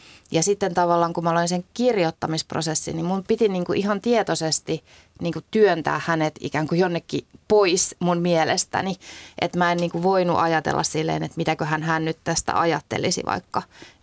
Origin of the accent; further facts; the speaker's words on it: Pori, Satakunta, Finland; mä oon Porista kotoisin